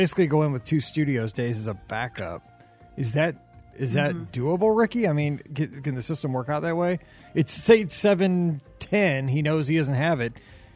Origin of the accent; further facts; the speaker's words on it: Missouri, United States; I'm from Missouri and I'm not DVC.